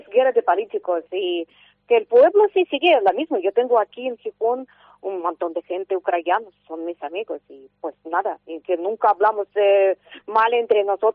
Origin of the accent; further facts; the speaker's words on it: Russia; born there; Spanish is a second language; tengo familia en Rusia. Yo nací en Rusia, pero mi padre era ucraniano, claro. Y ya mitad mía es rusa y otra mitad es ucraniana.